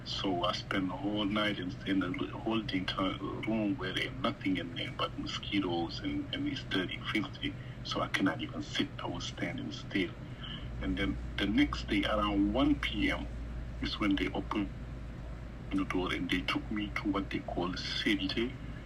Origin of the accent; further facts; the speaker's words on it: Mauritania; I've been telling them I'm from Mauritania, that they don't want to believe me.